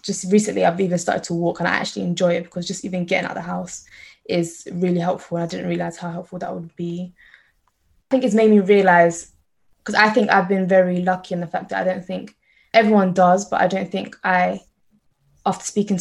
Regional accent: London, United Kingdom; the end of last year, I turned 20. I currently study economics at university. I grew up in London, in particular South London, and I am from an Eritrean heritage, with both my parents being Eritrean.

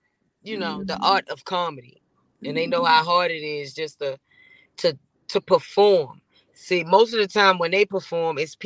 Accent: Baltimore, Maryland, United States; I'm a comedian from Baltimore. I've been doing comedy for about 14 years. I hail out of Baltimore, but I'm everywhere.

